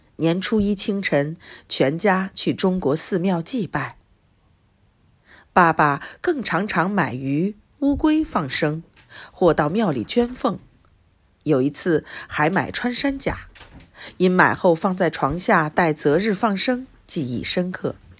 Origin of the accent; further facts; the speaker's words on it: Taiwan; also born or lived in Myanmar / China; now in Singapore; 我1965年出生于缅甸，1980到2001年成长求学工作于台湾。2002到2008年，台湾外派到中国大陆负责市场营销。2008年迄今工作居住在新加坡